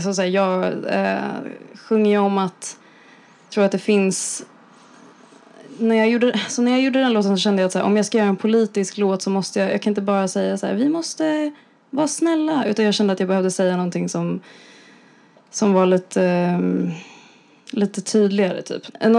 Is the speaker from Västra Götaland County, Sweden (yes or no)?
no; Stockholm, Stockholm County, Sweden; Alltså, jag är ju från Stockholm.